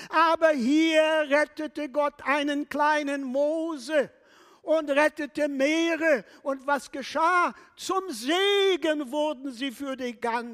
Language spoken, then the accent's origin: German; Poland; born there; German is a second language; Ich wurde in Polen geboren. Ich war 9 Jahre alt, als der Krieg anfing.